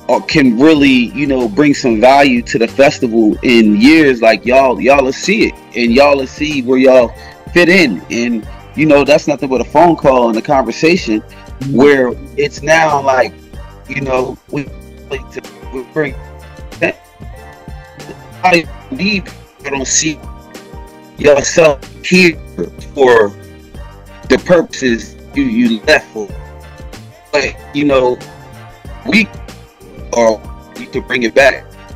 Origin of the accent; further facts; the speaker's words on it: Wilmington, Delaware, United States; now in Tampa, United States; Well, I'm not from here, so this was me leaving. I'm from Wilmington, Delaware.